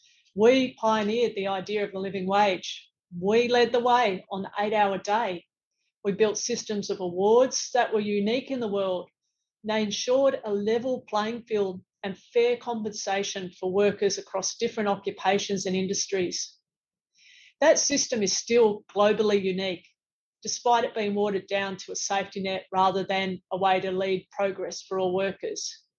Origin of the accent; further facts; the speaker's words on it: Sydney, New South Wales, Australia; my hometown of Sydney